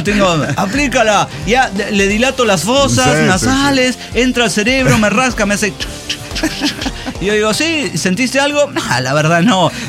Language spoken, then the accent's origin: Spanish; Guanajuato, Mexico; Sí, soy de Guanajuato.